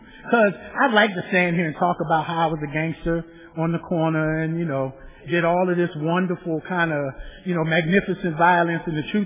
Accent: Eastern United States, United States; I'm from the Eastern United States.

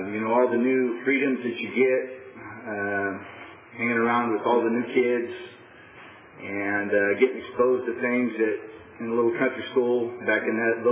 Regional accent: Tulare, California, United States; I grew up in Tulare on a dairy farm.

